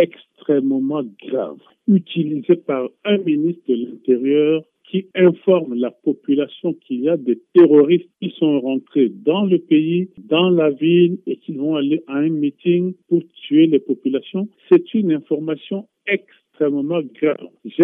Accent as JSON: {"language": "French", "country": "Central African Republic", "said": "Je le dis parce qu'en tant que Centrafricain, je constate que notre pays s'enfonce."}